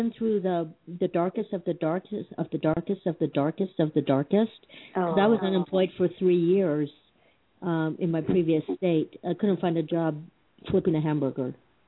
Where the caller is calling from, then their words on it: Colorado, United States; Snowy Colorado.